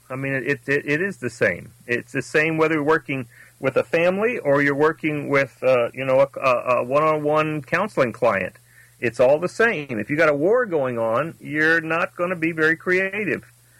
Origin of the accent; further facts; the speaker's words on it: Texas, United States; Well, that's what I grew up with in South Texas. I mean, we had, you know, 20 or 30 small towns, all of them under 20,000 population back in 1965 when I was graduating from high school.